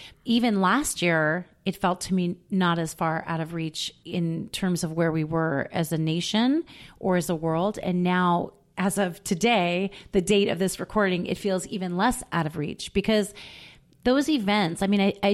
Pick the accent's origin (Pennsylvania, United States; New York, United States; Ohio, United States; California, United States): New York, United States; now in Seattle, United States; And so I live in Seattle. I'm not from Pittsburgh. I'm from New York.